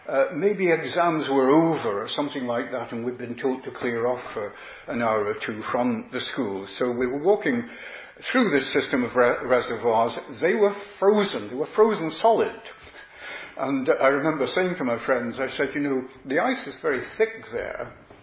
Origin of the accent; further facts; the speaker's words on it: Yorkshire and the Humber, United Kingdom; the grammar school that I attended in Yorkshire was at the edge of a huge plateau. It was on the outskirts of my hometown, just about where the moors began